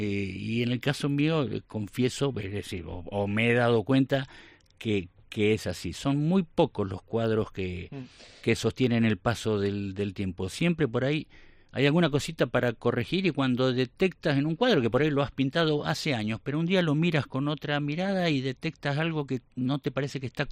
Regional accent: Mar del Plata, Buenos Aires Province, Argentina; que queda a 400 kilómetros de Mar del Plata, de donde soy yo

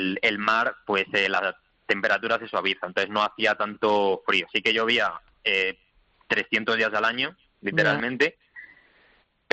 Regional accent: Spain; moved away; yo la verdad que sigo siendo bastante español

